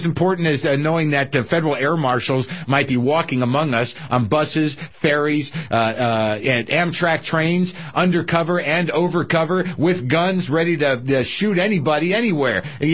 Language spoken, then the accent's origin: English; Missouri, United States; My mom was a Republican committee woman, and I grew up in Southwest Missouri, Republican by association, conservative in my own right.